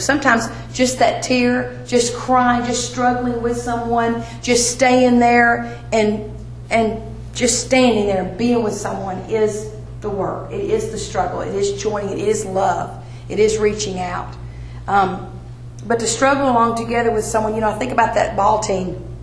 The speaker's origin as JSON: {"language": "English", "town": "Carrollton", "region": "Texas", "country": "United States", "tie": "born or raised there", "said": "I grew up in the Dallas area in a suburb called Carrollton. I was born here, but my daddy was transferred off when I was young, and that's where I grew up."}